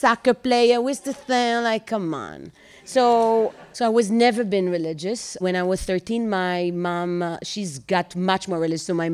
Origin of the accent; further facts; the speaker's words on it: Bnei Brak, Tel Aviv District, Israel; English is a second language; also born or lived in Europe; So I grew up in Bnei Brak.